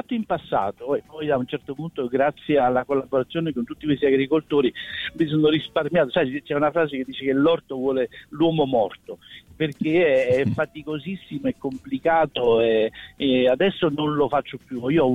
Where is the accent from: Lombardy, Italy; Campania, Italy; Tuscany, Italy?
Campania, Italy; Naples; Sono napoletano, per cui la canzone napoletana proprio nella storia